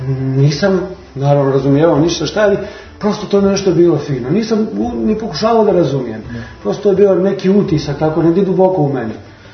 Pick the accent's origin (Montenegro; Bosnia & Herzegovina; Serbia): Bosnia & Herzegovina; Trebinje, Republika Srpska; born there; ja sam 2. augusta 77. godine rođen u Trebinju, tamo su moji roditelji. Oboje su iz Trebinja, otac je baš rođen u Trebinju, majka je u jednom selu pored Trebinja rođena.